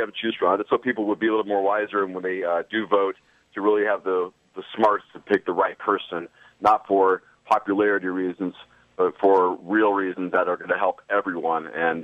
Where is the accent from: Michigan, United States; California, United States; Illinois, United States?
California, United States; You know, I grew up in Southern Cal, so yes, I bandwagoned with the Steelers when I was, like, 8 years old.